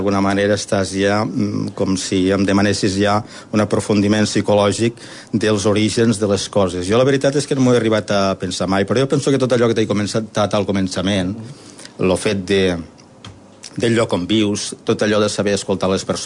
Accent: Benissanet, Catalonia, Spain; a Benissanet, al meu poble

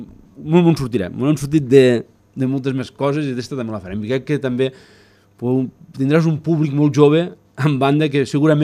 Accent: Ginestar, Catalonia, Spain; Jo que sóc molt de Ginestar i molt bandero

